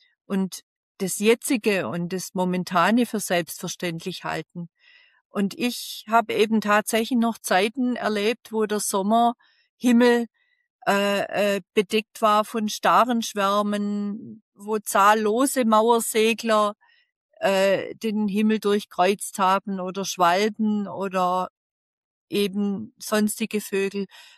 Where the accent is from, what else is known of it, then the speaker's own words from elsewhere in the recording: Baden-Württemberg, Germany; Also das reicht ganz weit zurück in meine Kindheit tatsächlich. Ich bin aufgewachsen im Nordschwarzwald.